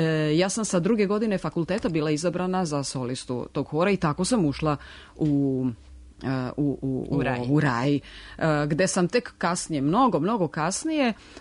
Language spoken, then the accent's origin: Serbian; Serbia; i tamo sam kao jedina Srpkinja u istoriji završila taj konzervatorijum da bi posle magistrirala u Srbiji